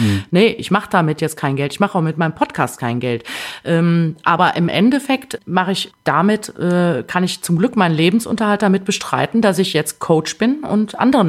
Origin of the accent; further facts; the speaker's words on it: Rhineland, Germany; Das ist mir als Rheinländerin immer noch ein bisschen zu schroff.